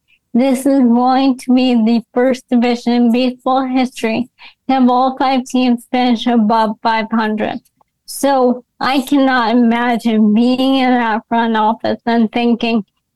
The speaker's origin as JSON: {"language": "English", "region": "New York", "country": "United States", "said": "I mean, I'm a New Yorker, so I always think of New York talk radio as being sort of the start of it all"}